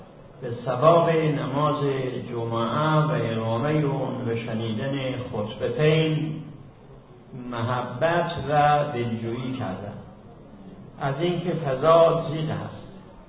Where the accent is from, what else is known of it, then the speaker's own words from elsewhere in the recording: Mazandaran, Iran; تا زمانی که خداوند مصلحت دید من برگردم به مازندران. قبل از مازندرانم بیش از 20 سال منبر رفتم در مناطق گوناگون غیر مازندران،